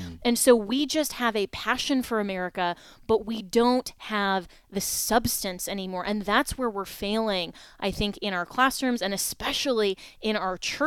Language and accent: English; Florida, United States; here in my home state of Florida